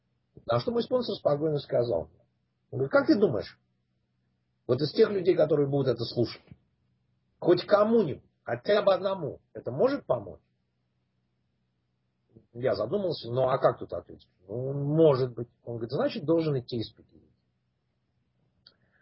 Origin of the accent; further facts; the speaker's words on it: Russia; moved away as an adult; now in United States; Пить я начал еще в России. Я уехал из России в 79 году. Приехал в Штаты